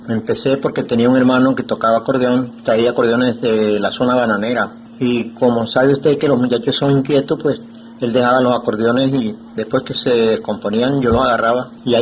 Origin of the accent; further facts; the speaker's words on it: Huacoche, Cesar, Colombia; born there; yo nací en Huacoche, un pueblecito muy cerca de aquí de Valledupar. Nací en el 1914, 19 de junio.